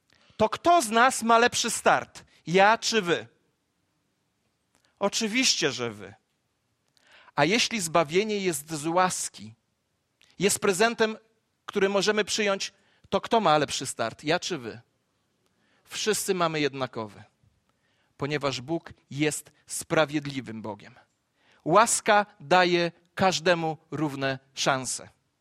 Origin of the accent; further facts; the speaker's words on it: Gąsocin, Masovian Voivodeship, Poland; Jechaliśmy do kościoła 5 kilometrów od mojej rodzinnej miejscowości. I podczas, gdy już dojechaliśmy tam na miejsce, przyjechała po nas taksówka. W mojej wsi rodzinnej była taksówka Gąsocin numer 1 i tylko taka.